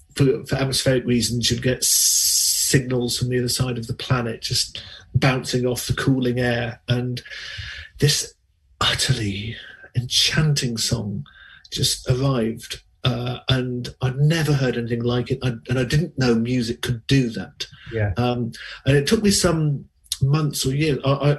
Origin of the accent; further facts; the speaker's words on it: West Midlands, United Kingdom; the house I grew up in Worcestershire. There was a view of the fields and the Malvern Hills